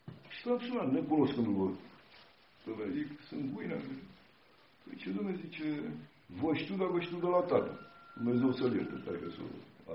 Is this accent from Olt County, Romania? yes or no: yes; Slatina, Olt County, Romania; Eu sunt din Slatina.